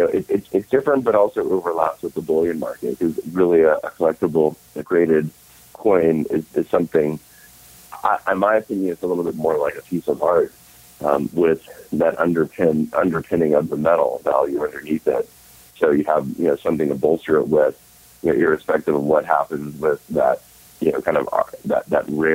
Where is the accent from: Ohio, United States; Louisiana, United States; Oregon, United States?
Louisiana, United States; New Orleans; Cynthia was born in Texas, and I grew up in New Orleans